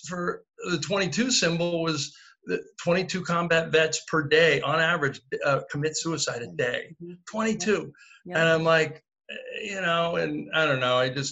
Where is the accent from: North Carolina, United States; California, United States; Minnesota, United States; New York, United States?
California, United States; Sacramento; I was a hayseed from Sacramento. I didn't know what I was doing.